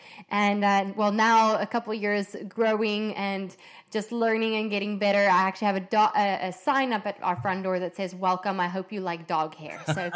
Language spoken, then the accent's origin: English; Sedgefield, Western Cape, South Africa; I grew up in a very small town called Sedgefield in South Africa. Now, it's literally based in the Garden Route. And if you imagine a Garden Route, it literally looks like a beautiful landscape, luscious area.